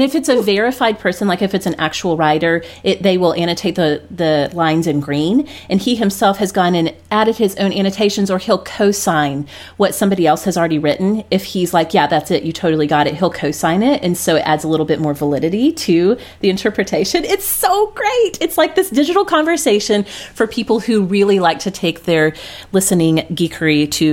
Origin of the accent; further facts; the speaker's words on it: Oklahoma, United States; Well, growing up in Oklahoma, I have no idea what Reseda is.